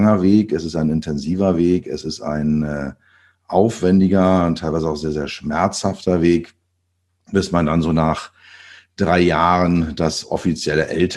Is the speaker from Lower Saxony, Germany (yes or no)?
no; Berlin, Germany; Für mich als Berliner damals irgendwie, naja, also nicht ernst zu nehmen, weit weg.